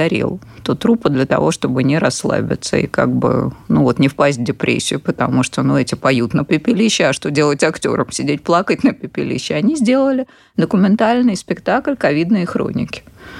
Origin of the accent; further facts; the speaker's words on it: Tashkent, Uzbekistan; Я сама из Ташкента, поэтому он, конечно, большой был город, там и театр оперы, и балета, и много.